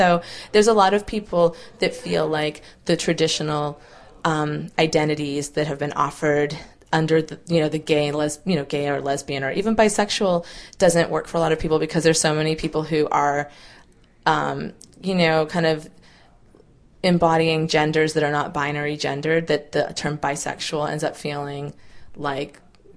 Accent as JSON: {"language": "English", "region": "Massachusetts", "country": "United States", "tie": "born or raised there", "said": "Where I grew up in Massachusetts, like, people got called queer all the time as an insult."}